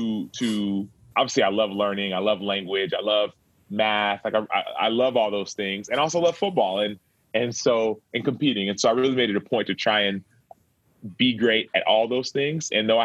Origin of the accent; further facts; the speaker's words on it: Dallas, Texas, United States; born there; They were born and raised there, and they came to America in their early 20s. And I was born in Dallas, and I have two older sisters and a little brother.